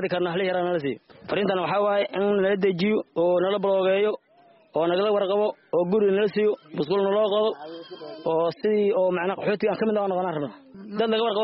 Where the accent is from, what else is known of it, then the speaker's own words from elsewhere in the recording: Saakow, Middle Juba, Somalia; waxaan ka soo barakacay degmada Saakow